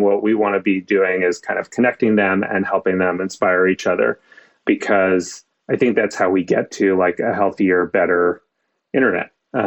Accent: Maine, United States; you know, in the town that I grew up in Maine

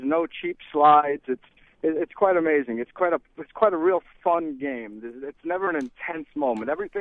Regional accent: New York, United States; Well, coming in as a ball player, growing up in New York, playing in Sandlot and playing college ball

